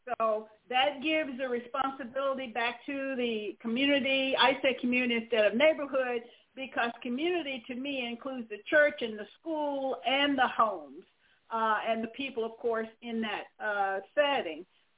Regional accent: North Carolina, United States; I grew up in North Carolina, not in Louisiana

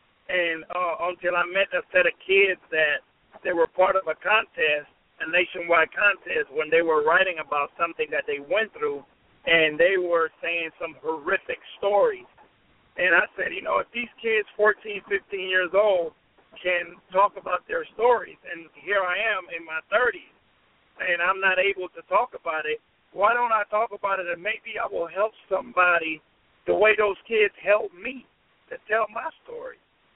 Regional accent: Panama City, Panamá, Panama; growing up in Panama City, Panama, I didn't grow up with much

